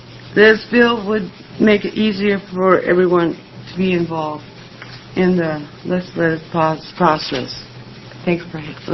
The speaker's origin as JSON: {"language": "English", "town": "Springfield", "region": "Oregon", "country": "United States", "said": "I'm from Springfield, Oregon, 97477."}